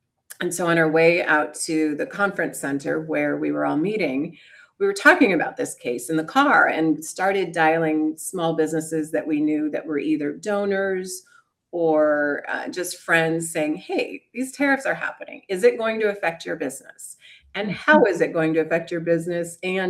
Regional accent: Iowa, United States; Yeah, I grew up in Iowa on a farm, kind of like straight out of Central Casting, the family farm that my mother grew up on.

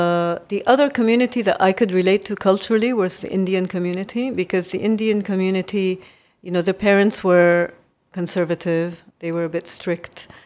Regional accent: Japan; growing up in Japan, I actually was struggling because there was nobody like me. There weren't other Arabs. There weren't other Muslims.

